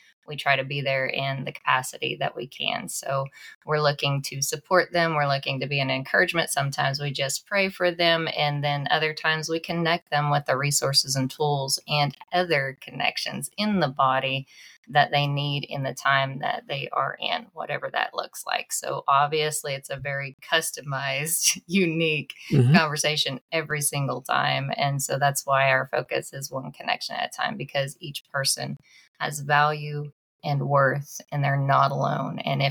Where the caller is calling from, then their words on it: Oklahoma, United States; I'm coming in from Oklahoma in the center of the nation.